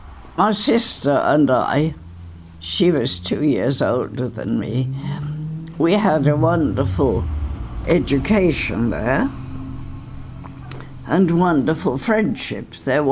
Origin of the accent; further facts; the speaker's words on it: England, United Kingdom; born there; I was born in the Midlands, surprisingly, because my mother came from Devon and my father came from Scotland. But they finished up in the Midlands